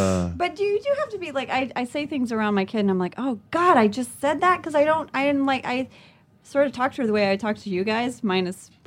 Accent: Lafayette, Louisiana, United States; born there; moved away; also born or lived in Jakarta; I was born in Lafayette, Louisiana.

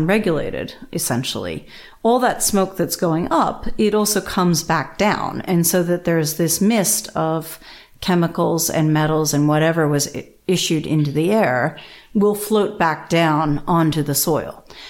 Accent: New Jersey, United States; So I grew up in New Jersey, and we are well known for our Superfund sites.

